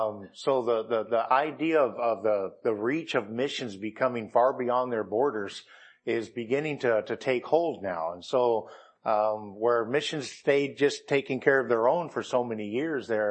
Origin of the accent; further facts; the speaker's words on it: United States; And part of the reason isn't because I'm a Christian, it's because I'm an American.